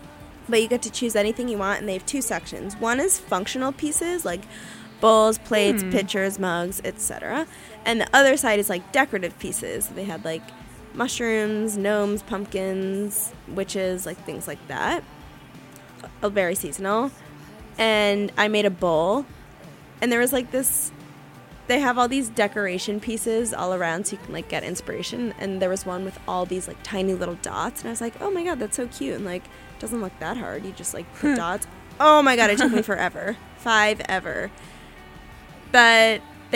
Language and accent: English; New York, United States; I'm from New York, if anyone listening doesn't know.